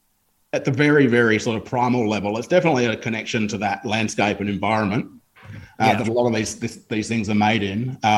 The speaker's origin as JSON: {"language": "English", "town": "Broken Hill", "region": "New South Wales", "country": "Australia", "tie": "born or raised there", "said": "Well, I grew up in Broken Hill in Western New South Wales."}